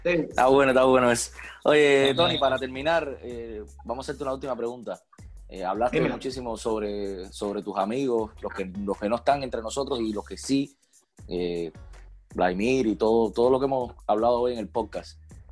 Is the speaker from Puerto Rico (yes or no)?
yes; Puerto Rico; Yo soy Boricua.